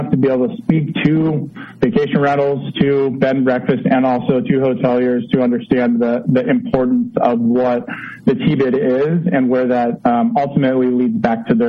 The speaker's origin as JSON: {"language": "English", "town": "Valencia", "region": "California", "country": "United States", "tie": "born or raised there", "said": "I grew up down in Valencia, so I was kind of northern LA County."}